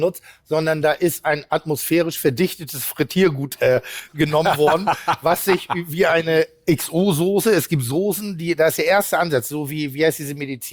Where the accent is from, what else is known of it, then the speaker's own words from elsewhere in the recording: Greece; now in Germany; Ich wiederhole, ich bin Grieche.